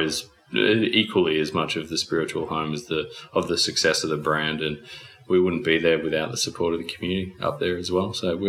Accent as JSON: {"language": "English", "town": "Byron Bay", "region": "New South Wales", "country": "Australia", "tie": "born or raised there", "said": "born and raised in Byron Bay. We are so dedicated to our region. We're never going to leave."}